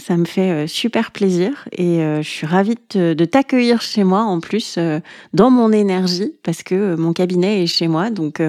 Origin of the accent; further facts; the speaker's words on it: Lyon, Auvergne-Rhône-Alpes, France; now in Concarneau, France; J'habite à Concarneau, je suis lyonnaise de base.